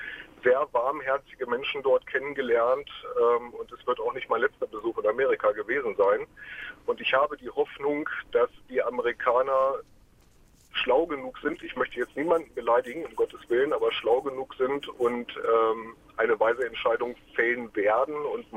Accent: Hanover, Lower Saxony, Germany; Ich komme aus Hannover.

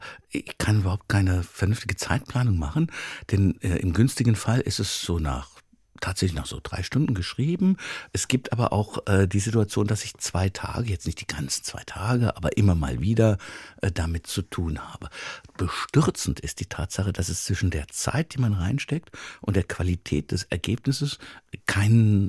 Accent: Mainz, Rhineland-Palatinate, Germany; in einer Kneipe in meiner Heimatstadt Mainz

